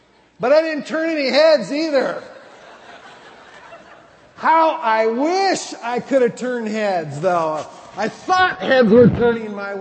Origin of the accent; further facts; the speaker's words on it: Iowa, United States; now in Minnesota, United States; I came from a really ordinary family. I came from Iowa, and it doesn't get any more ordinary than that. When I first moved to Minnesota, I was actually really shy to tell people I came from Iowa.